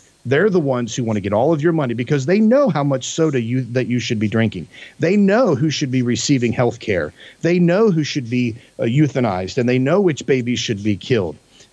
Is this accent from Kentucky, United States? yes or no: yes; Kentucky, United States; For some reason, I'm going with a lot of barnyard analogies right now because I'm from Kentucky. That's what you do.